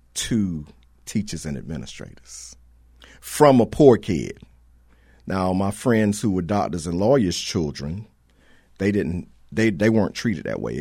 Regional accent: Wilmington, Delaware, United States; OK, I was raised in Wilmington in the inner city, went to a private school K through eighth that taught mastery.

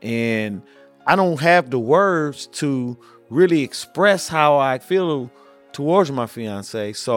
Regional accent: California, United States; I'm from Southern California.

